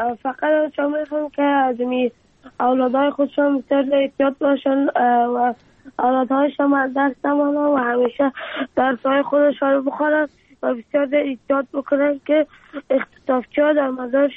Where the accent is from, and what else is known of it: Afghanistan